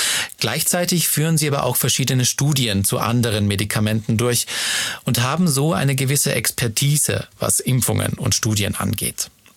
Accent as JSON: {"language": "German", "town": "Munich", "region": "Bavaria", "country": "Germany", "tie": "born or raised there", "said": "Ich habe vor einigen Wochen einen persönlichen Brief von meiner Heimatstadt München bekommen."}